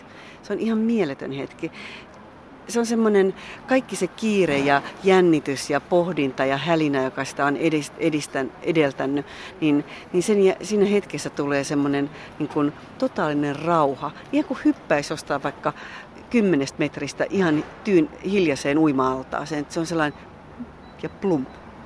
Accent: Kuusankoski, Kymenlaakso, Finland; täällä mä olen Kuusankoskelta lähtenyt nainen.

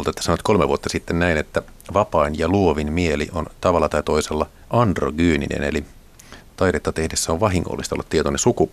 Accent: Vantaa, Uusimaa, Finland; itse vietin lapsuuteni Martinlaaksossa Vantaalla ja sitten meni jatkuvasti lentokoneet yli

